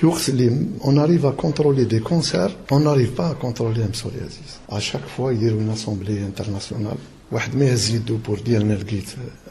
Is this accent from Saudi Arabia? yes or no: no; Constantine, Constantine Province, Algeria; also born or lived in Geneva, Switzerland; مولود في قسنطينة، مولود 1966. دراستي كانت في قسنطينة،